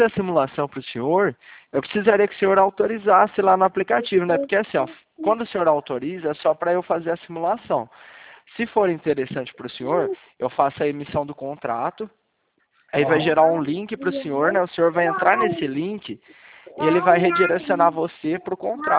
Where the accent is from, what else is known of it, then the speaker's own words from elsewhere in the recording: Leme, São Paulo, Brazil; eu sou de Leme, interior de São Paulo.